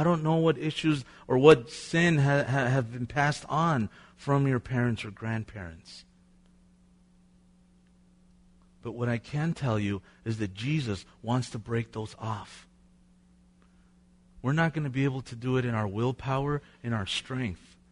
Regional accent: Mexico; You know, we're from Mexico. All our family is back home in Mexico.

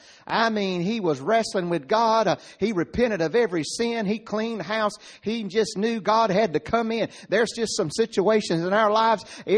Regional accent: Nash County, North Carolina, United States; I know some of you in Wilson County, and I'm from Nash County

